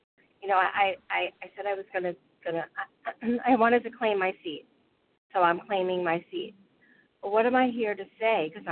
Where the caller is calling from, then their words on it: New Jersey, United States; So I'm calling from New Jersey.